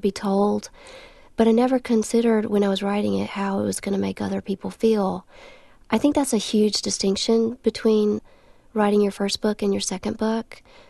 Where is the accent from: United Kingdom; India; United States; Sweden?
United States; the South; I'm a Southerner.